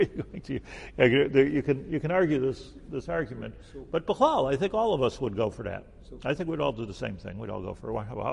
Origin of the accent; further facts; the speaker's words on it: United States; It's good for us that there's, like, the United States of America. I like it. I'm an American.